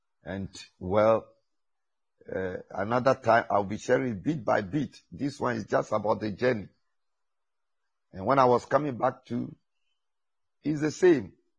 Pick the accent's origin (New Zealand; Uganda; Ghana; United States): Ghana; And I thank God I'm a Ghanaian. And I thank God for Ghana.